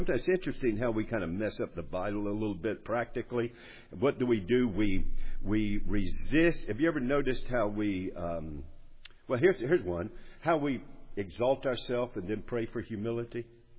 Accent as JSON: {"language": "English", "town": "North Charleston", "region": "South Carolina", "country": "United States", "accent": "North Charleston", "said": "pardon my North Charleston accent"}